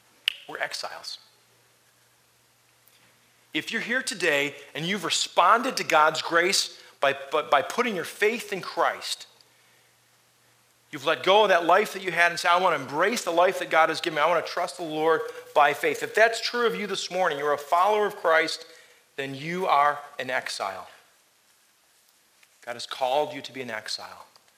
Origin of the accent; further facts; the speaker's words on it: Michigan, United States; now in upstate New York, United States; Some folks like me, I'm from Michigan. I've been exiled to upstate New York, but you know, winters aren't as bad, so it was kind of an upgrade.